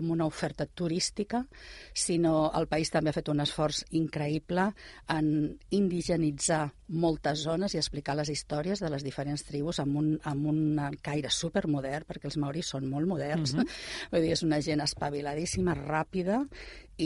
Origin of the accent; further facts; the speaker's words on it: Catalonia, Spain; ara que som els catalans allà com jo i altres cultures